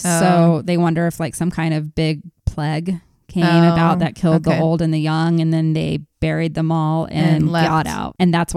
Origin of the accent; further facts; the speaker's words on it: Dallas, Texas, United States; The one I went to growing up in Dallas, Texas had a death on one of my favorite rides.